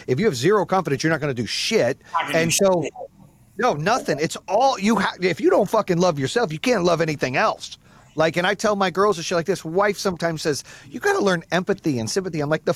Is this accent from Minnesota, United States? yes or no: no; Phoenix, Arizona, United States; I grew up in Phoenix, so I love Chuck Taylors too.